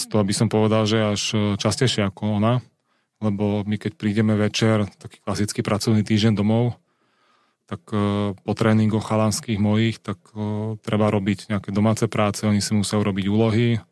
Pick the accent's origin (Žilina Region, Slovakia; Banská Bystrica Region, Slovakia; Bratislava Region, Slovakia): Bratislava Region, Slovakia; Bratislava; som vyrastal v Karlovke v Lodenici, kde vlastne moja mama bola trenérka.